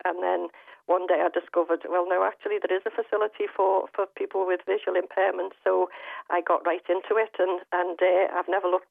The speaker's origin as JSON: {"language": "English", "town": "Liverpool", "region": "North West England", "country": "United Kingdom", "moved": "as an adult", "lives_now": "North Lanarkshire, United Kingdom", "said": "I live in North Lanarkshire. I am originally from Liverpool, as you may know from the accent, but I married a Scotsman and moved up here in 1982."}